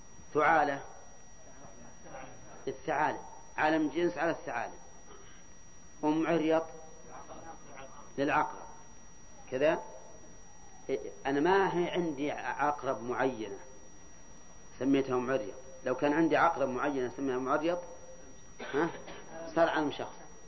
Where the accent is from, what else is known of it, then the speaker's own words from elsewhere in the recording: Al-Qassim, Saudi Arabia; عندنا في القصيم